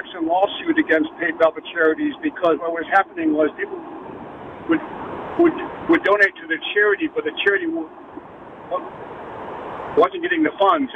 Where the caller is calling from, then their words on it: Waterbury, Connecticut, United States; I'm calling from Waterbury.